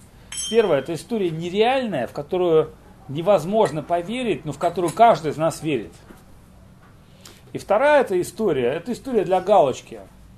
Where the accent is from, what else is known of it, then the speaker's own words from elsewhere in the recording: Russia; я из Ленин-Паривара … Значит, я из России приехал.